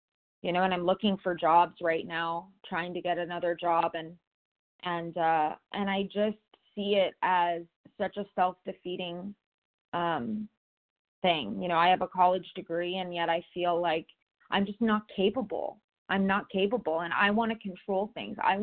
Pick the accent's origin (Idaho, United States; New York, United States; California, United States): California, United States; I'm from Southern California